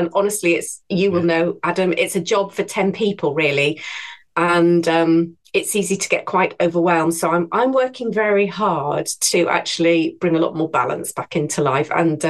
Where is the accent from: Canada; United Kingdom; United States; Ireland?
United Kingdom; Yorkshire and the Humber; So I grew up in North Yorkshire, which is a northern county in England.